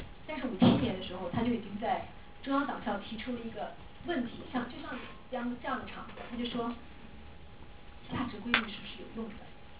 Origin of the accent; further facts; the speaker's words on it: China; 我才开始为我是一个中国人感到骄傲。